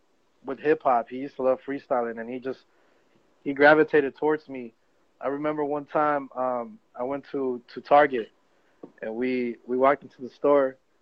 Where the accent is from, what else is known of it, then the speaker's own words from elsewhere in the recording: Los Angeles, California, United States; I originate from South Central Los Angeles. I was born in White Memorial Hospital in Boyle Heights, but, I grew up in South Central L.A.